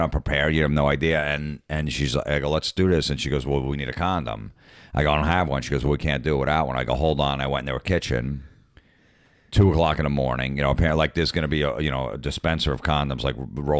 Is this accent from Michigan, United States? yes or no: no; New Jersey, United States; I grew up in New Jersey.